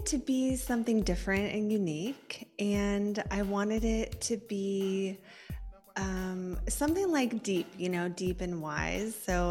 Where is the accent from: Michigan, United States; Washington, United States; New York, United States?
Washington, United States; Port Angeles; I grew up in a small town called Port Angeles. It's in Washington State on the Olympic Peninsula. So a little bit isolated because it's out there.